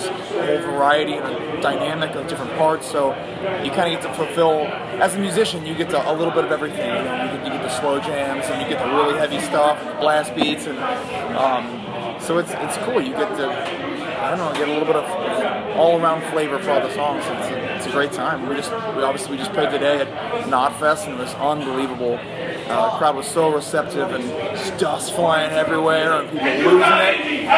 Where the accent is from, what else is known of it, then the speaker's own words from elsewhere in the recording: Ohio, United States; I'm not. I'm originally from Ohio, and I'm now, moved to Florida